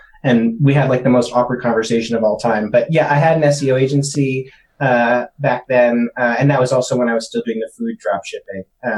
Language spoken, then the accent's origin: English; Stamford, Connecticut, United States; But it's funny because Stamford is actually a totally legit place, but, like, you know, it was my hometown.